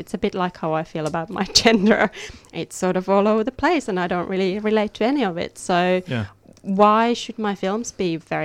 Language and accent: English; Finland; I think as I grew up in Finland, I grew up in darkness.